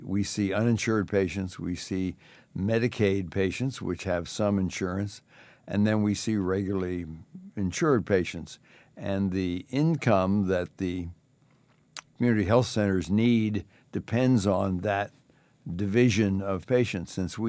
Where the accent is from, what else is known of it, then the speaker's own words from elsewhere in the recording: Philadelphia, Pennsylvania, United States; So after the Navy, then we went back to Philadelphia, which was my hometown.